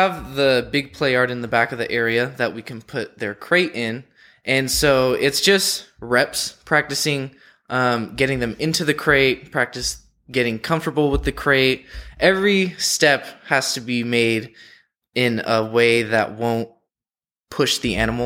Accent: San Diego, California, United States; So I'm from San Diego, and if you know anything about San Diego, it's home to the world-famous San Diego Zoo.

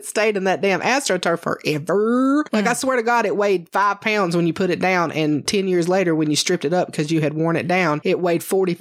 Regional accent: Sparta, the South, United States; there is still a few people from my hometown that listen to our show. So I've put Sparta on the map.

